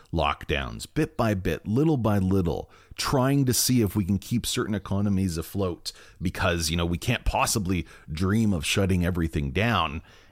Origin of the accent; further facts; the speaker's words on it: Brampton, Ontario, Canada; It's my hometown. Really love Brampton.